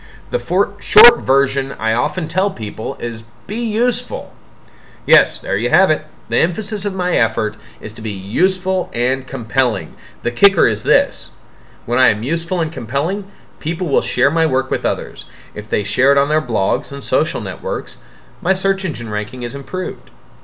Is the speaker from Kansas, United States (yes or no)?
yes; Kansas, United States; I promise that although I am from Kansas